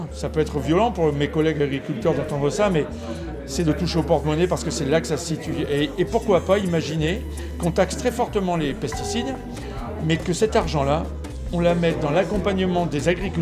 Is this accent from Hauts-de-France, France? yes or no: yes; Hauts-de-France, France; Moi, je suis Picard. Aujourd'hui, l'agriculture biologique en Picardie